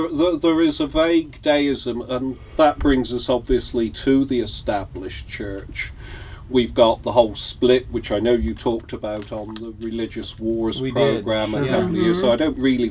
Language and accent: English; England, United Kingdom; And so really, as an Englishman growing up there, a couple of things.